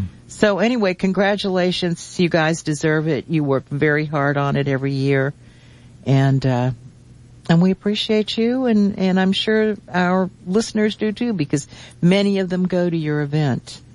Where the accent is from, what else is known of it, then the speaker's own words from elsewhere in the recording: Norfolk, Virginia, United States; I remember because I was raised pretty much in Norfolk, Virginia.